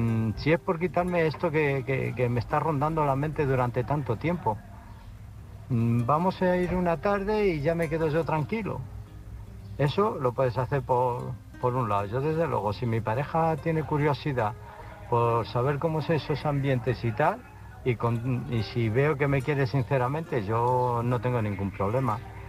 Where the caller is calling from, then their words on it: Illescas, Castilla-La Mancha, Spain; de Illescas.